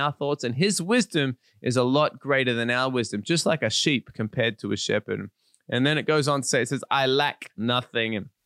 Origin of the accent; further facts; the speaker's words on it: Australia; And I'm from Australia, and I know a little bit about sheep.